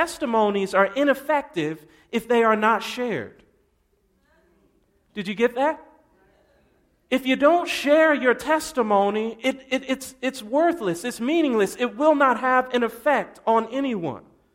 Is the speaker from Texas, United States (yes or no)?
yes; Texas, United States; I'm from Texas. That's how we do it.